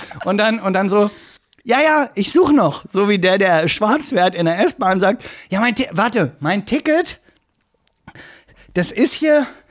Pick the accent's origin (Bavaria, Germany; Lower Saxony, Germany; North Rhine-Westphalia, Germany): Lower Saxony, Germany; Salzgitter; now in Berlin, Germany; Und Wolfenbüttel war von dem Vorort Salzgitter, aus dem ich zugezogen bin, also nach Berlin zugezogen bin